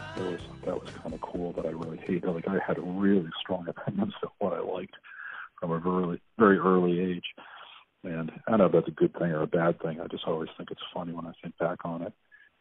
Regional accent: Virginia, United States; also born or lived in Rhode Island; I was born in Rhode Island, and, you know, shortly thereafter, you know, the family moved down to Virginia, and my brother was born in Virginia, and my sister was born in Virginia, so.

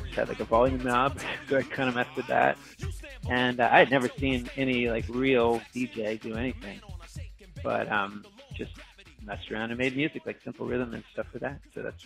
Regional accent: Virginia, United States; Like, I guess bringing it back to growing up in Northern Virginia, there was no shortage of great musicians everywhere.

